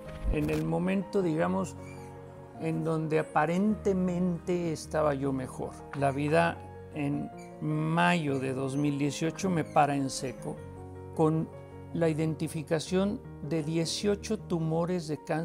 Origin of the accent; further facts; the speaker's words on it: Mexico City, Mexico; yo soy tengo 56 años, un hombre común y corriente, nací en México, chilango, y bueno, pues crecí en una familia también común y corriente.